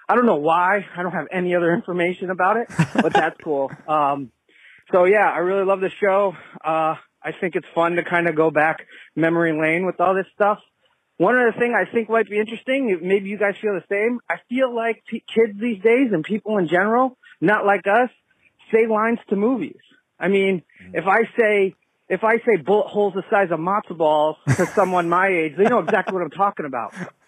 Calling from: Stamford, Connecticut, United States; Hey, guys … I'm from Stamford, Connecticut, and I love the show.

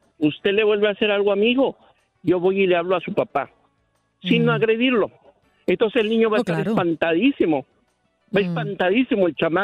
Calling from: Chicago, Illinois, United States; Hola, Andreina, hablamos aquí de Chicago.

